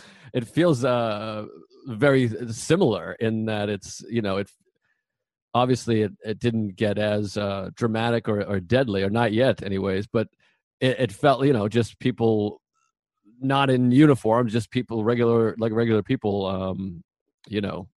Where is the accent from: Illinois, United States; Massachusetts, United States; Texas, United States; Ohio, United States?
Massachusetts, United States; Boston; I mean, I'm from the Boston area, and I don't know if you've spent time in Boston.